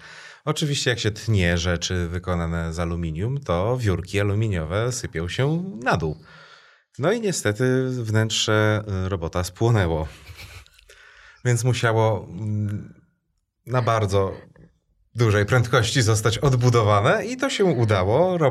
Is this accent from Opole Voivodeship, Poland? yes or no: no; Podlaskie Voivodeship, Poland; I skąd jesteście? A my z Polski, wow.